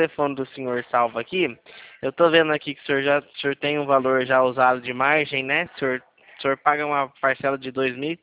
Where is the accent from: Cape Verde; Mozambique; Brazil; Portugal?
Brazil; Mogi Guaçu, São Paulo; Eu sou aqui de Calheiras. Eu sou aqui de Mogi Guaçu.